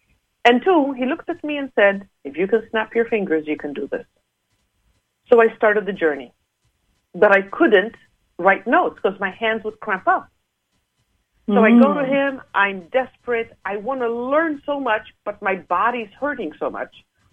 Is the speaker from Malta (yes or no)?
yes; Malta; Growing up in Malta, I used to watch the show, the TV show, Starsky and Hutch.